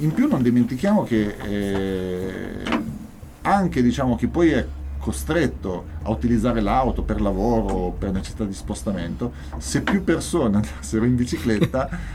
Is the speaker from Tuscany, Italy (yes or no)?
no; Bologna, Emilia-Romagna, Italy; Ricordo tra l'altro io che vengo da Bologna, quando vennero a Bologna nell'80 io non riuscii a ottenere il permesso per andare a vedere il concerto, che ero piccolino, sì, avevo 14 anni.